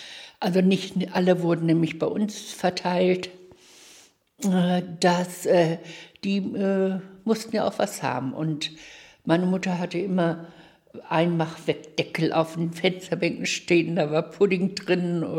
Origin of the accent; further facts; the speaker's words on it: Celle, Lower Saxony, Germany; born there; Ich bin 65 Jahre. Geboren wurde ich in Celle-Garsen.